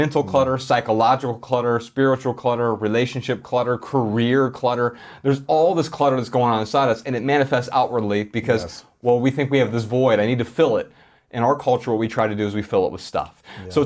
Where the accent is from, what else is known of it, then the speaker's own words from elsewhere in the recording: Ohio, United States; We're both from Ohio.